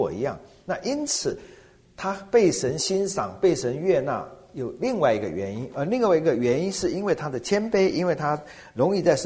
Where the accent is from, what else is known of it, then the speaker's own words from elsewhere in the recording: China; 我们中国人描绘的英雄常山赵子龙，他到老的时候好像武功一点都没少啊。